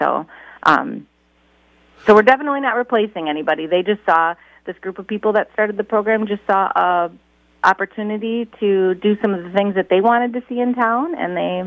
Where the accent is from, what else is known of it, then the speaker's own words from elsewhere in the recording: Green Bay, Wisconsin, United States; I grew up around here when I was younger, but I moved to Green Bay. I grew up mostly in Green Bay.